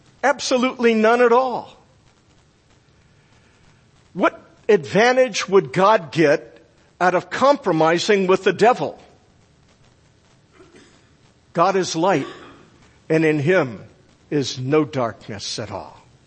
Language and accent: English; Virginia, United States; No wonder I was brought up in Virginia to hate Abraham Lincoln.